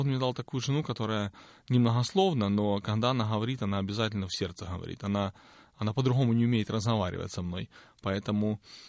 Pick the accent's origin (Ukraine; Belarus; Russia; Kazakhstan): Ukraine; Shostka, Sumy Oblast; Молились, побыли в Шостке, в родном городе.